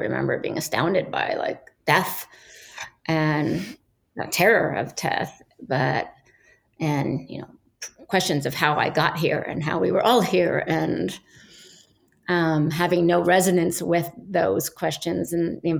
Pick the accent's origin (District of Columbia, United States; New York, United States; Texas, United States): District of Columbia, United States; Washington; And I was raised in Washington, D.C. in the States.